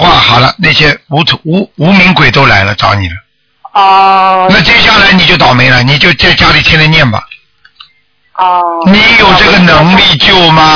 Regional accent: China; 什么现在为什么我们中国人这么强啊？

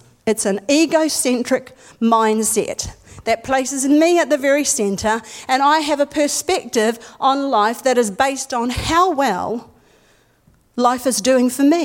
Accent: New Zealand; I'm a New Zealander.

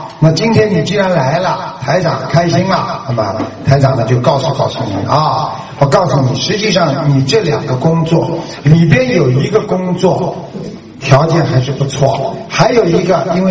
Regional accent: China; 所以呢，我们中国人有36计

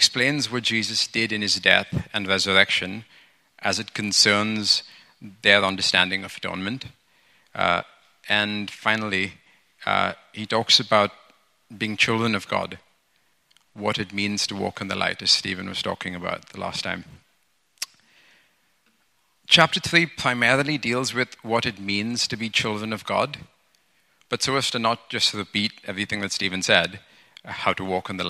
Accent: India; now in London, United Kingdom; I'm from India. I've been a part of Antioch for as long as I've been in London, which is over 10 years now.

